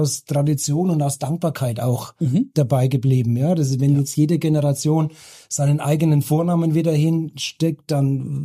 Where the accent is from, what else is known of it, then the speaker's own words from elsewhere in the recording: Bavaria, Germany; Ich komme ja aus Franken, aus der Nähe von Würzburg.